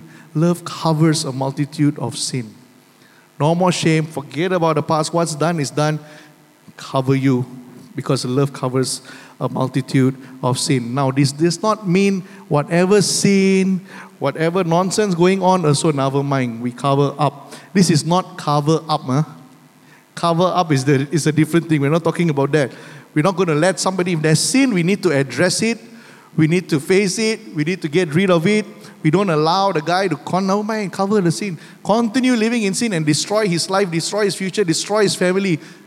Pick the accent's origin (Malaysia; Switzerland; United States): Malaysia; Say, we're from Malaysia.